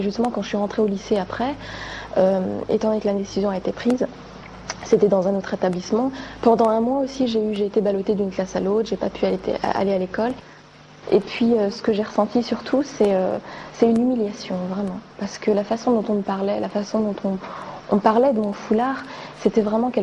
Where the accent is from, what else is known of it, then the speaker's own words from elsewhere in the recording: France; j'ai grandi en France, j'ai jamais connu mon pays natal